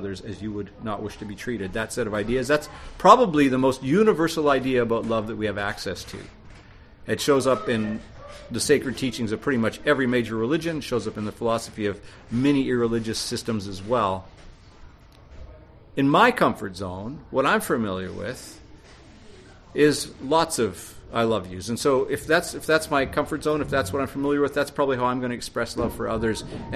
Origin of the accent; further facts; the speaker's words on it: New Jersey, United States; But when I was a teenager growing up in New Jersey, his unspoken love made me feel even more lonely in a family that always felt a little foreign to me. I come from a loud Pentecostal Dominican family